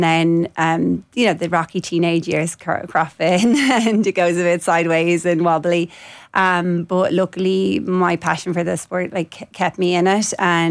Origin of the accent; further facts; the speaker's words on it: Wicklow, County Wicklow, Ireland; I grew up in Wicklow Town